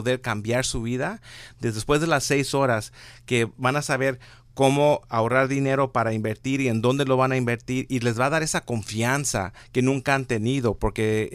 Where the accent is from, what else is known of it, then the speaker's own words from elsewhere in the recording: Los Angeles, California, United States; born there; en la comunidad de donde yo nací, que es el este de Los Ángeles, no había esas personas.